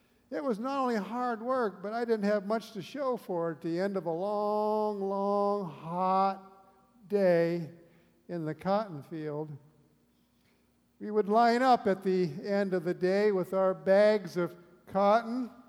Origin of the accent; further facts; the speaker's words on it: California, United States; I grew up in California. I called my wife last week.